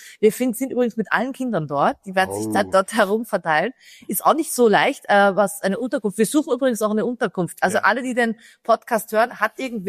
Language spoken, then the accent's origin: German; Austria; als Österreicherin